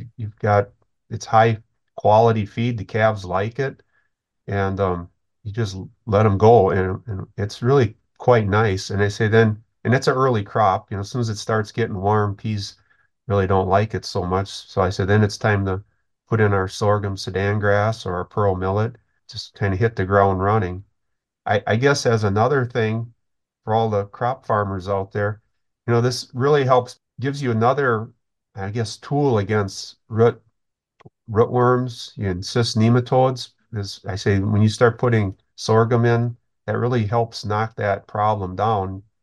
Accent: Wisconsin, United States; as growing up in Wisconsin for our dairy cows and alfalfa would freeze out

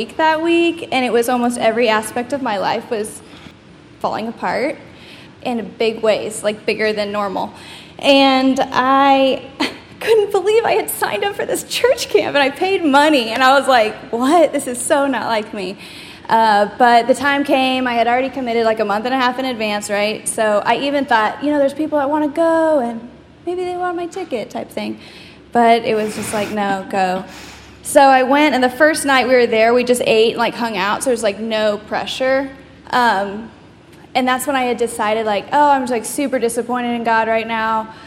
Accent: Wimberley, Texas, United States; I was raised in Wimberley, Texas, which is in the Texas Hill Country. It's where heaven and the hills hold hands.

